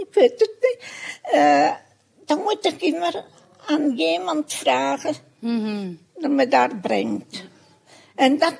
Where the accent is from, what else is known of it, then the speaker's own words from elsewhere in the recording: Heverlee, Flanders, Belgium; born there; En ik ben geboren, als je dat kennen, in Heverlee.